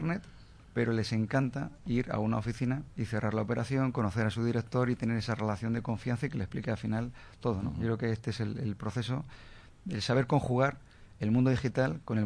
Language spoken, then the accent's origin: Spanish; Spain; yo creo que tenemos que pensar como españoles donde estábamos hace muy poco tiempo